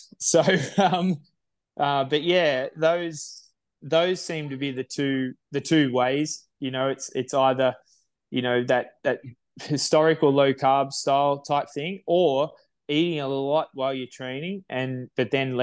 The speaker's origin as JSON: {"language": "English", "country": "Australia", "said": "Well, as proud Australian, I think"}